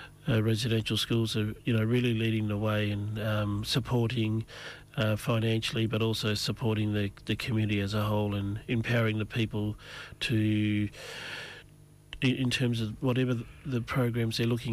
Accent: Western Australia, Australia; My mob is Menang, Goring mob, also Wadandi, Bilman people, and also have connections into the Gascoyne region as well through great-grandmother on the Dalgety side.

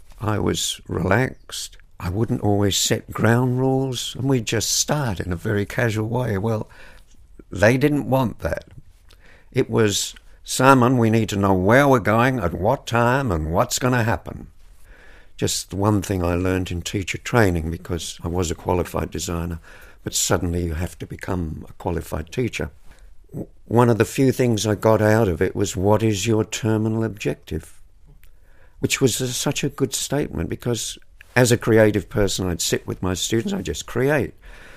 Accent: England, United Kingdom; now in Australia; For my sins, I'm English originally, although I hate to be called a POM because I'm very Australian. I've travelled all over Australia, every part of the continent.

